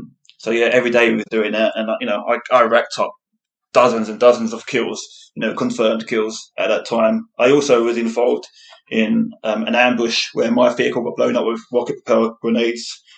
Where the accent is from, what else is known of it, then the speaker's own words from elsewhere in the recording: London, United Kingdom; born there; So I was born in London, the east end of London in England. Quite a rough area when I was younger.